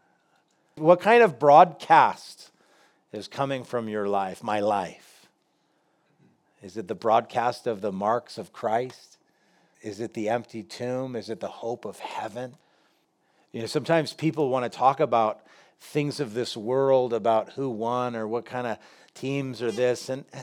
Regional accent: United States; because I'm an American and we don't have idols in our culture.

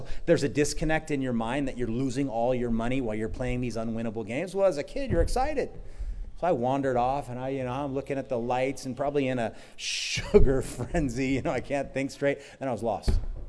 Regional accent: Hawaii, United States; I grew up on the North Shore. I don't know, they still have it. It's called the Haleiwa Sea Spree.

